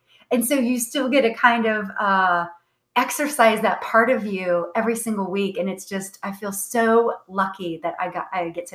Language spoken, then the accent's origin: English; Ohio, United States; Like, growing up in Ohio, this is a true story.